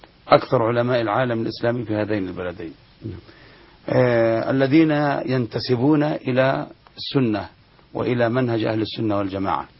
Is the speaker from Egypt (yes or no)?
yes; Egypt; ويوجد من ينفخ في الشيء القليل حتى كما يقال عندنا في مصر حتى تصير الحبة قبة